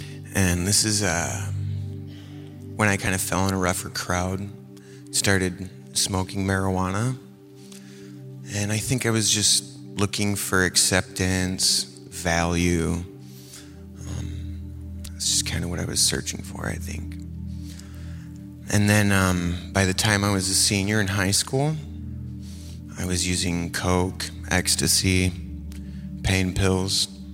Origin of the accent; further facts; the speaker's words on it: Rockford, Illinois, United States; born there; So I was born in Rockford, Illinois. I got two sisters, one older, one younger. And kind of grew up in a troubled home.